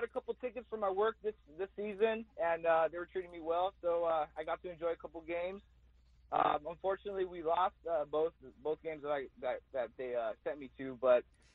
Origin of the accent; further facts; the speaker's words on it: California, United States; You know, growing up in the South Bay, you know how people are always throwing up 619 and this and that.